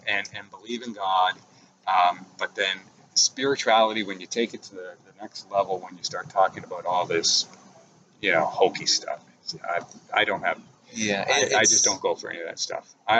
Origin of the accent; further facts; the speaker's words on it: Canada; I'm Canadian. I love my country.